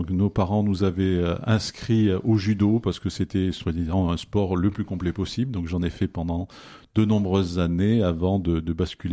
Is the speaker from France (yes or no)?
yes; Auvergne-Rhône-Alpes, France; je suis un Auvergnat 100%. Voilà, donc j'ai deux grandes sœurs, j'ai 9 neveux et nièces et 18 petits neveux et nièces. Voilà, donc je suis d'une famille chrétienne